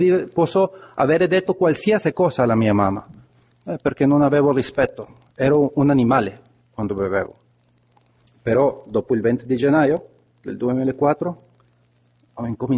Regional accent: Honduras; Italian is a second language; Sono di Honduras, qui c'è una rappresentazione di Centro America buona

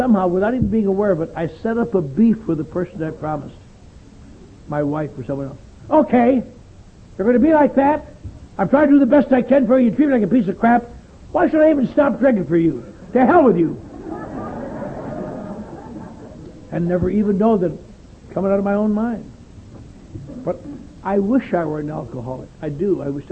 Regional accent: Wisconsin, United States; I was raised in the Norwegian Lutheran Church up in Wisconsin.

